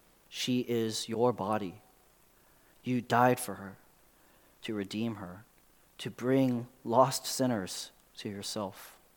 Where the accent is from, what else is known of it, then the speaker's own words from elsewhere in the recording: Chicago, Illinois, United States; I'm from Chicago, and I think it's wonderful that there is a unifying love